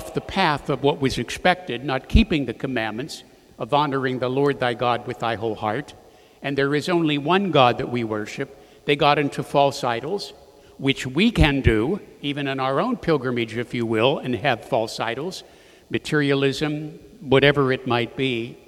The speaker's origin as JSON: {"language": "English", "town": "Punxsutawney", "region": "Pennsylvania", "country": "United States", "tie": "born or raised there", "said": "when I was a little boy growing up in Punxsutawney, Pennsylvania, prior to the Second Vatican Council"}